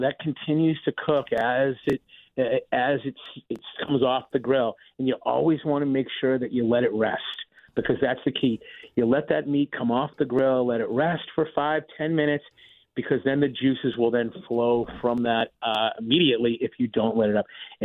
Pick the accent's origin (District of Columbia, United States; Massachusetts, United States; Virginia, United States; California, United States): Massachusetts, United States; Billerica; also born or lived in Newton / Memphis; Yeah, I'm a New England guy, man. Born and bred in New England. I was in Billerick and then Newton is where my family is, right?